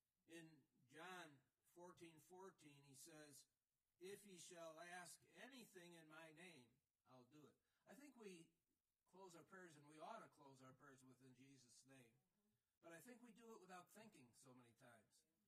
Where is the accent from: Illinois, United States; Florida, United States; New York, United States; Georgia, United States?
Illinois, United States; Chicago; I'm a city boy. I'm from Chicago. And I'm a city boy. And this was a town of 6,000.